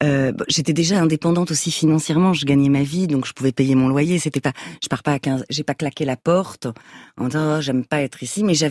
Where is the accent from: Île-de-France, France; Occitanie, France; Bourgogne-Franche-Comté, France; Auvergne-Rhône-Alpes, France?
Île-de-France, France; Paris; also born or lived in Aubervilliers; Alors, j'ai grandi à Paris 18e, puis Aubervilliers